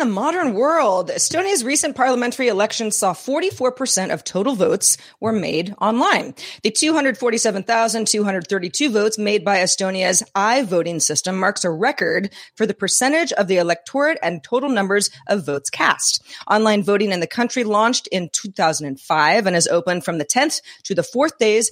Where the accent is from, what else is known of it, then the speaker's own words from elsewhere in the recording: Los Angeles, California, United States; I didn't say I was from Los Angeles.